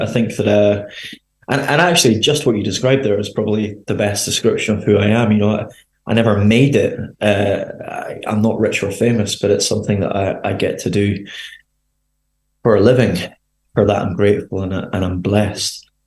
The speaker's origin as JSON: {"language": "English", "town": "Edinburgh", "region": "Scotland", "country": "United Kingdom", "tie": "born there", "accent": "Scottish", "said": "Yeah, so I was born in Edinburgh"}